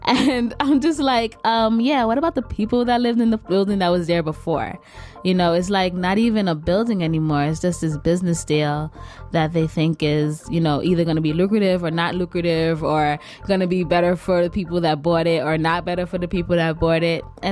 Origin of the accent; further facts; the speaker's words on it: Bronx, New York, United States; I grew up in the South Bronx.